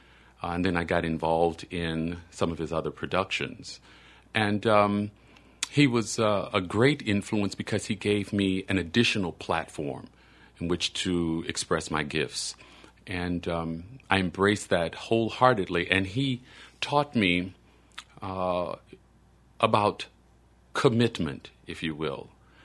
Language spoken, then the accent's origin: English; Slidell, Louisiana, United States; also born or lived in New Orleans; I was born in New Orleans, but I grew up in Slidell.